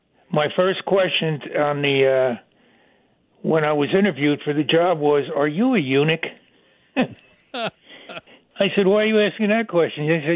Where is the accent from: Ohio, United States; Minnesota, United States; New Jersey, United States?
New Jersey, United States; In fact, I'm from North Jersey, and the YMCAs and the YWCAs, the women swam nude.